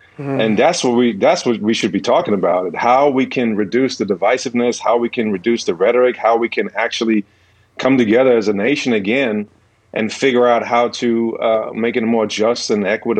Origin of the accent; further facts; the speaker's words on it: Germany; growing up in Germany, I played basketball, I played soccer, and then I turned to professional tennis after